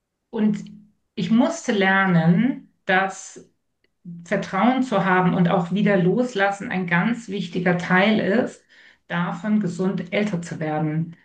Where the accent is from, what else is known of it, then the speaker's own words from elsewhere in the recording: Munich, Bavaria, Germany; Ich bin Münchnerin, Bayerin.